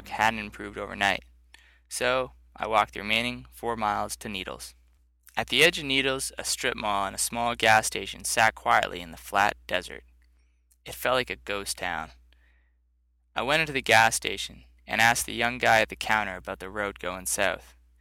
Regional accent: Canada; I'm blurting out the name of my hometown in Canada.

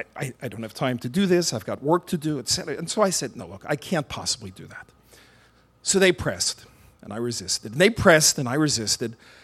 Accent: Brooklyn, New York, United States; I'm from Brooklyn.

